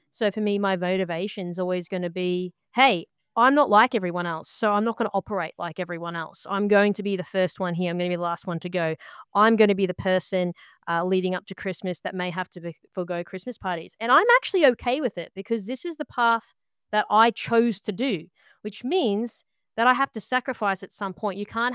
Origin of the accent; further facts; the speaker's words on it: Queensland, Australia; and my mum's Italian. So again, they migrated here as well to do cane farming. Hence the reason why I was brought up in Queensland, because I come from a farmer's background effectively.